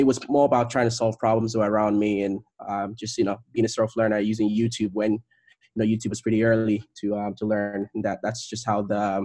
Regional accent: Nigeria; I was born, I grew up in Nigeria

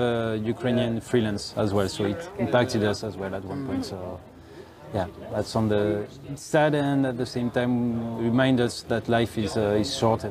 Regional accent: France; I am from France.

